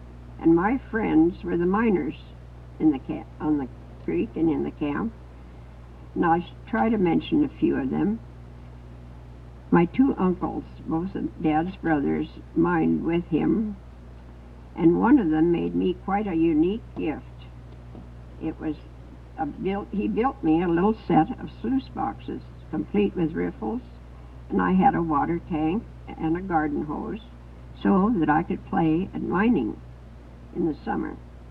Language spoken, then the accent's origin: English; Dawson, Yukon, Canada; born there; My mother went to Circle to take the boat, and it happened to be going upriver, so I was born in Dawson at St. Mary's Hospital.